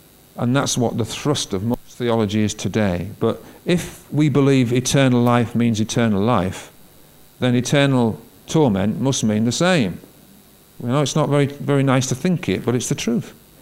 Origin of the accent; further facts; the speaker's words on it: Hull, Yorkshire and the Humber, United Kingdom; I'm a season ticket holder with my son, and I come from Hull.